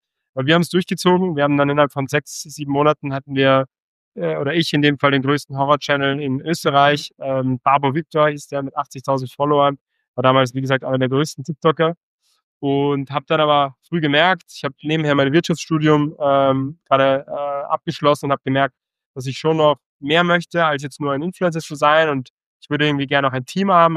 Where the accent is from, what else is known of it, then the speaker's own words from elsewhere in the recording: Hamburg, Germany; born there; Also ich 1999, 99er Kind, bin ich geboren in Hamburg. Also meine Eltern, meine Mutter ist in Österreich und mein Vater ist in Deutschland, bin in Hamburg geboren. Bin dann aber schon mit 4 Jahren bin ich nach Österreich gekommen